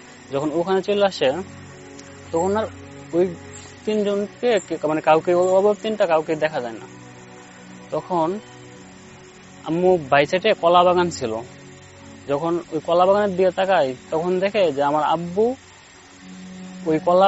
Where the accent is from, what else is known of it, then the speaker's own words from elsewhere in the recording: Sreepur, Dhaka Division, Bangladesh; আমার লোকেশন হচ্ছে আপনার গাজীপুর শ্রীপুর উপজেলার সাতখানা গ্রামে আমার বাসা।